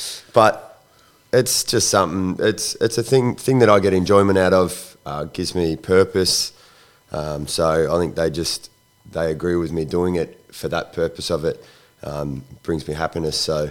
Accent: Bairnsdale, Victoria, Australia; From Bairnsdale, down in East Gippsland.

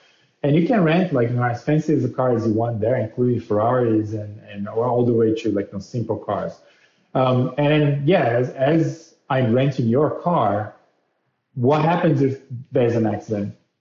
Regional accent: Brazil; moved away as an adult; now in United States; So my background is, like, I'm originally from Brazil. I came to the US to go to business school.

